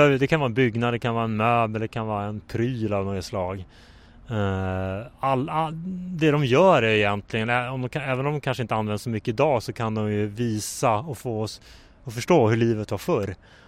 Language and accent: Swedish; Norrbotten County, Sweden; Alltså, jag är ju uppvuxen och född och släkten har bott på en liten gård, eller på en gård i en liten by utanför, mitt mellan Piteå och Luleå. Och där växte jag upp och bodde i drygt 20 år